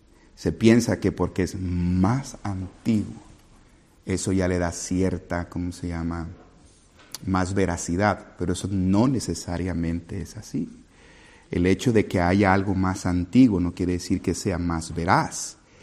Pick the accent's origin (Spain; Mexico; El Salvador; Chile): Mexico; No, pero nosotros somos mexicanos.